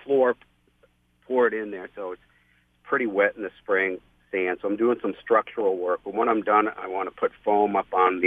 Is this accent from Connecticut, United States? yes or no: yes; Connecticut, United States; I grew up in Eastern Connecticut. I don't know how many times I saw them live.